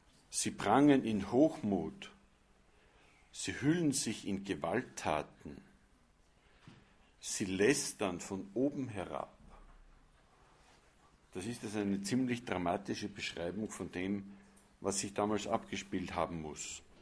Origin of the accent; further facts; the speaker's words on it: Salzburg, Austria; ich habe meine Jugend, meine Kindheit in der Gemeinde in Salzburg verbracht